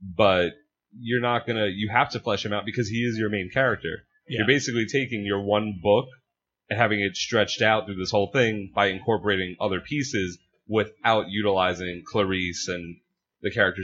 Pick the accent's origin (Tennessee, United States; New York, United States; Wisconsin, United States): New York, United States; I grew up on Long Island. Most of my bosses were cranky old Jews.